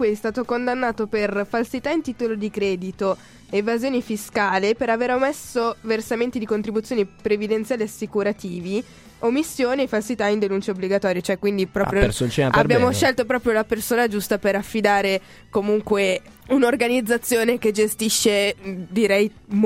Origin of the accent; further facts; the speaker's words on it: Switzerland; cioè ragazzi, io sono svizzera, cioè ai mondiali ci andiamo una volta ogni morte di papa